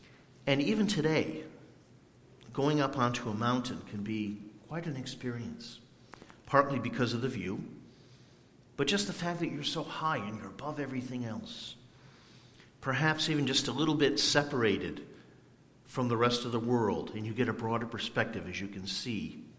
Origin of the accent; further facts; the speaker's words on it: Meriden, Connecticut, United States; And when I think about heights, I think about a place in my hometown. And since we're so close to Meriden, probably some of you are familiar with Castle Craig.